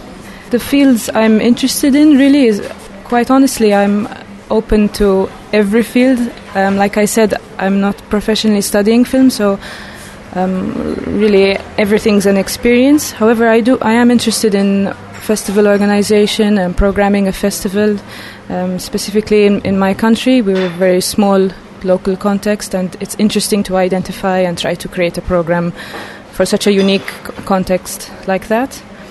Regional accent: Malta; I'm 23 years old. I'm from Malta.

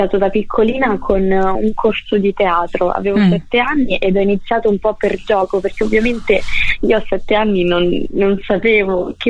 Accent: Sora, Lazio, Italy; now in Rome, Italy; mi sono trasferita a Roma, perché io sono di Sora, in provincia di Frosinone, quindi mi sono trasferita a Roma

